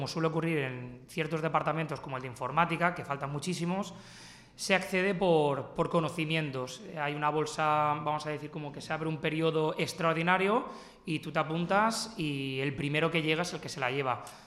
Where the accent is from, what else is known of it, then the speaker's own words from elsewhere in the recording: Elche, Valencian Community, Spain; yo soy de, como dirían en Crevillén, de aquí al costado, soy de Elche, tardo unos 20-25 minutos